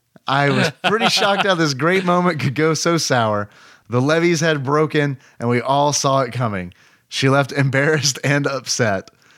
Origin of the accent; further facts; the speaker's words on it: Louisiana, United States; I am actually from Louisiana. Originally, I am super familiar with these chips.